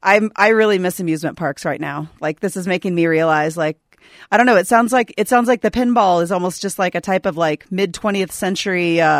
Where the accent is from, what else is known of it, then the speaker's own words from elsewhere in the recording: Kansas City, United States; But I grew up in Kansas City, where we had Worlds of Fun.